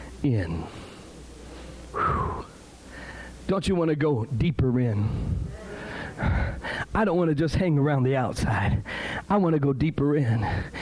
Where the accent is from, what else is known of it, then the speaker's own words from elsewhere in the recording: Toledo, Ohio, United States; I'm from Toledo, Ohio. My wife is from Tennessee. My family is from West Virginia. My mom and dad's from West Virginia.